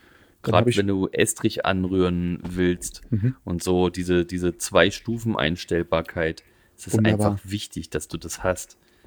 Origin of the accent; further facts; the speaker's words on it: Hesse, Germany; Ich komme aus Hessen.